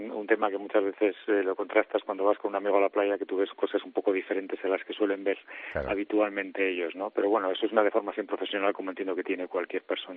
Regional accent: Bilbao, Basque Country, Spain; born there; also born or lived in Luarca; now in Santander, Spain; Nací en Bilbao, vivo en Santander, pero me considero de Luarca, que está en Asturias

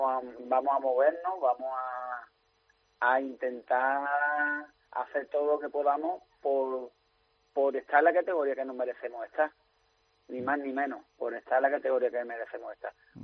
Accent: Andalusia, Spain; somos de aquí, no somos granadinos.

